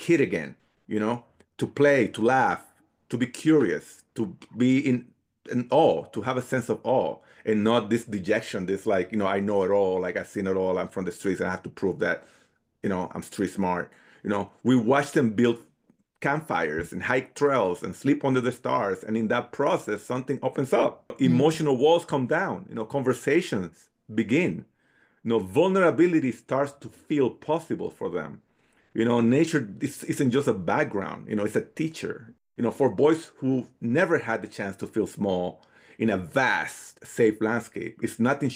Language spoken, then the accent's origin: English; Santo Domingo, Dominican Republic; also born or lived in Bonao; I grew up in the Dominican Republic, right? I was born and raised there. When I was little, I grew up in the capital with my mother in Santo Domingo, but I would go often to see, to visit my family in Bonao.